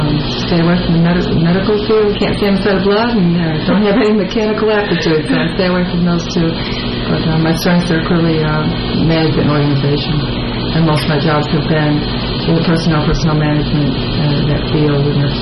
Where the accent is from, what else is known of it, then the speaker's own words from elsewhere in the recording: Buffalo, New York, United States; born there; Okay, I was born in Buffalo, New York.